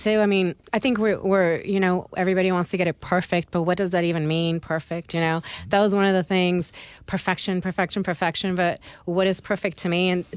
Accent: Nice, Provence-Alpes-Côte d'Azur, France; now in United States; originally I'm from Nice, France. Both my parents are Italian. So we moved to the States, and I lived on the West Coast.

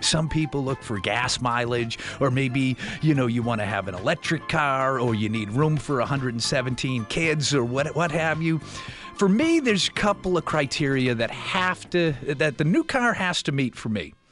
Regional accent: Massachusetts, United States; moved away; I grew up in Massachusetts. I came down to Florida.

